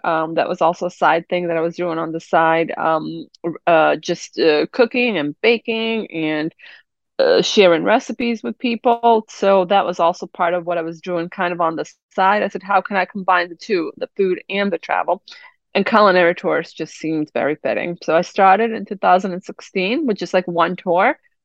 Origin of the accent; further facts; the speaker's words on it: Italy; moved away as an adult; now in Medford, United States; So I am in Medford, Mass. I grew up in Italy, however